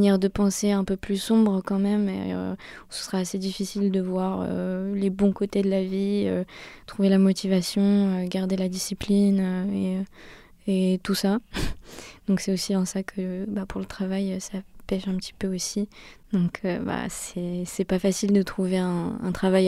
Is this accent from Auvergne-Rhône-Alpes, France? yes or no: yes; Bourg-en-Bresse, Auvergne-Rhône-Alpes, France; J'ai 22 ans, je suis originaire de Bourg-en-Bresse